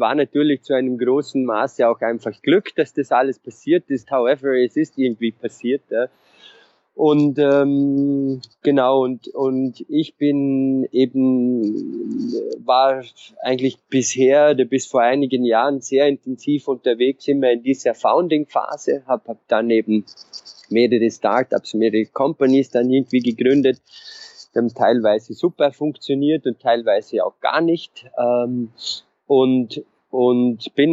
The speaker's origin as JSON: {"language": "German", "region": "Vorarlberg", "country": "Austria", "also_born_or_lived": "Innsbruck / Vienna", "moved": "yes", "lives_now": "London, United Kingdom", "said": "Okay, also ich komme aus den Vorarlberger Bergen, aus einem sehr kleinen Dorf und habe irgendwann mal beschlossen, dass das da sehr klein ist und habe mich dann über Innsbruck nach Wien vorgearbeitet und das Wien war mir auch noch zu klein, bin dann schlussendlich in London gelandet"}